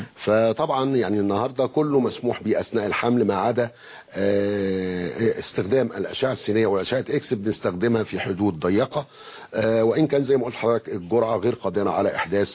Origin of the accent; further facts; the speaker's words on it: Egypt; الحقيقه الحمد لله يعني احنا هنا عندنا في مصر كفاءات